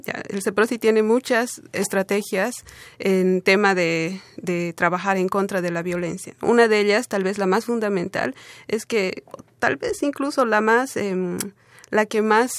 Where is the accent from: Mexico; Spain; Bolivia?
Bolivia; qué diferencias había visto de la violencia hacia la mujer en Bolivia, en mi país, y la diferencia acá, ¿no? Con este país.